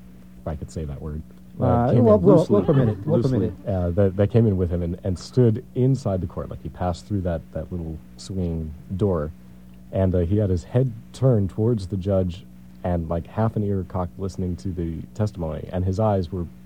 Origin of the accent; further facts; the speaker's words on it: New York, United States; I said, I'm from New York. Where are you from?